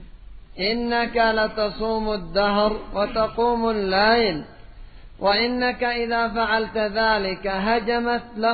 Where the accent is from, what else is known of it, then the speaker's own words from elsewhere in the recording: Yemen; وبعضهم القات عندنا في اليمن في أمور الدنيا